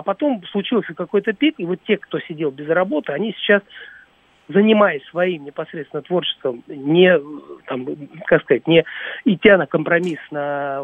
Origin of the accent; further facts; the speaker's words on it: Tajikistan; now in Moscow, Russia; Вот, мы родом из Таджикистана